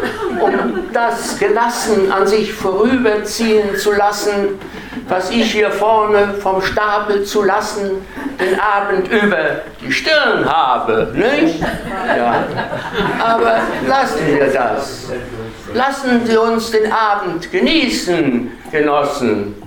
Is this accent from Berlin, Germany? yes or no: no; Gelnhausen, Hesse, Germany; ich komme aus Gelnhausen